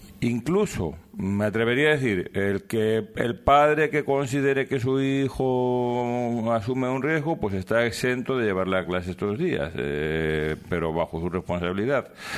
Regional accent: León, Castile and León, Spain; De donde soy yo, de León, pues entonces por las mismas razones

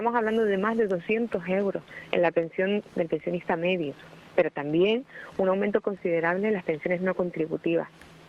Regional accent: Canary Islands, Spain; Yo soy canaria desde, vamos, la puntita de los dedos de los pies hasta el último pelito de la cabeza.

